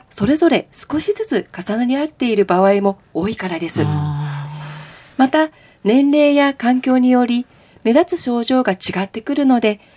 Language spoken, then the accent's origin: Japanese; Aomori, Japan; 出身は青森市です。